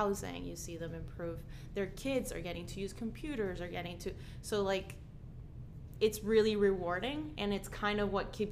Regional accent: Venezuela; I come from Venezuela. My family are actual producers.

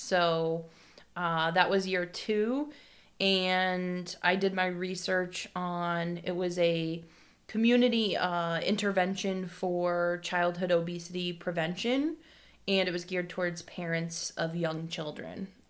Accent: Barrington, Rhode Island, United States; So I am a Rhode Islander. I grew up in Barrington

